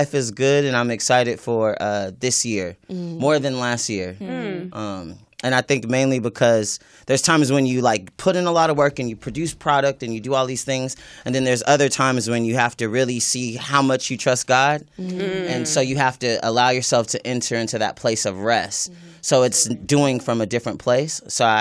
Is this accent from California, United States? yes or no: yes; Riverside, California, United States; also born or lived in Los Angeles; I'm a Southern California native, which is kind of rare, especially in the industry. Most people move here. I was born in Riverside.